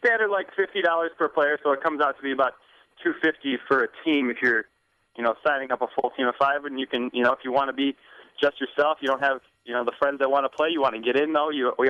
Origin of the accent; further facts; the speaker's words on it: Irondequoit, New York, United States; Not baseball. I played basketball at Irondequoit. Grew up in Irondequoit.